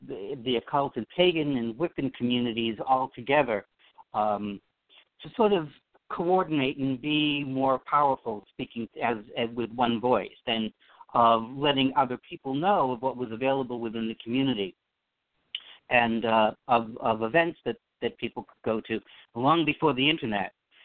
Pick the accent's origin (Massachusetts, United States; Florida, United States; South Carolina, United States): Massachusetts, United States; Boston; Okay, so I grew up in the Boston area